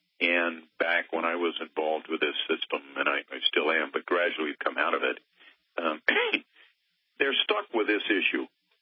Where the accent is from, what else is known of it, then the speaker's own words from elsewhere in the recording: North Carolina, United States; I'm not sure about that because I'm from North Carolina